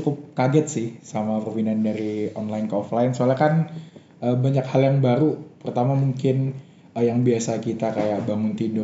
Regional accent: Surabaya, East Java, Indonesia; now in Malang, Indonesia; Karena kan FYI aku dulu dari Surabaya yang dimana notabene kotanya panas banget.

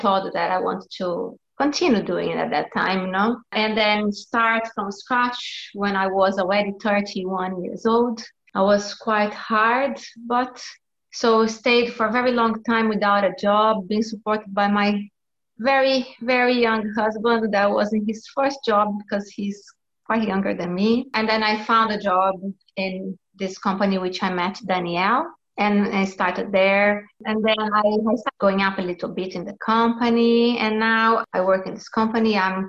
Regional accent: Brazil; first language Portuguese; English is a second language; Because in Brazil, in Portuguese, it's feet fingers. I think because we come from Latin language and then the things are very, very similar.

